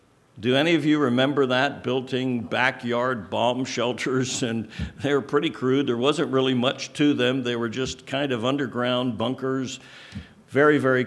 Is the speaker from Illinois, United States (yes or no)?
no; Maryland, United States; Growing up near Washington, D.C., which was about 55 miles or so from our house, during the 1950s was an interesting time.